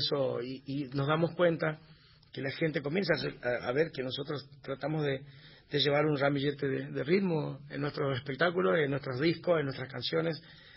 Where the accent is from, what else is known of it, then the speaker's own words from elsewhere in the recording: Argentina; yo me considero un argentino